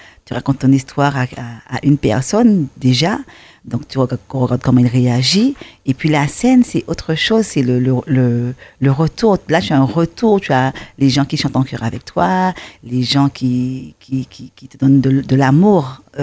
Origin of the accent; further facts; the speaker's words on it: Sainte-Marie, Martinique; also born or lived in Paris, France; je suis de Sainte-Marie, hein, donc tu penses bien que je suis du bastion du folklore antillais. Et donc, j'ai ça en moi, quoi, le côté antillais.